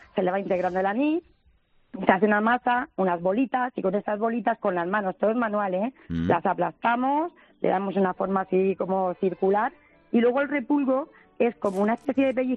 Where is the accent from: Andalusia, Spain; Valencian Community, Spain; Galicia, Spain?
Valencian Community, Spain; Benejúzar; Aquí, en mi pueblo, en Benejúzar.